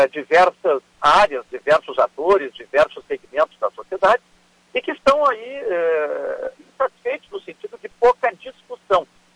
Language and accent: Portuguese; Rio Grande do Sul, Brazil; Eu sou gaúcho, quero que o Estado tenha cada vez mais saúde financeira